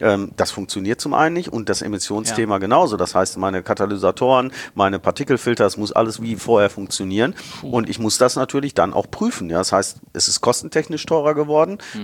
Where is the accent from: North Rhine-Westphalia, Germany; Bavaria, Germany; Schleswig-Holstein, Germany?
North Rhine-Westphalia, Germany; Bottrop; born or raised there; also born or lived in Karlsruhe